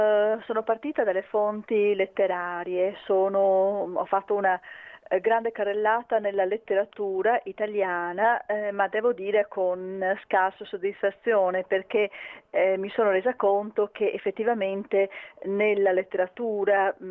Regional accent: Venice, Veneto, Italy; io tra l'altro sono veneziana

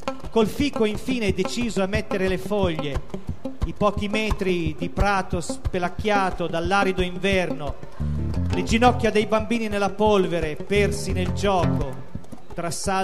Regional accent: Faenza, Emilia-Romagna, Italy; accent: Faenza dialect; usando anche il mio dialetto di Faenza

